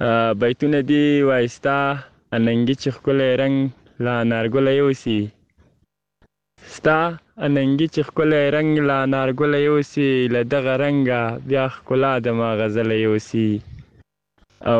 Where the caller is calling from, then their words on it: Kabul, Afghanistan; د کابل ولایت د دی سبز ولسوالۍ نه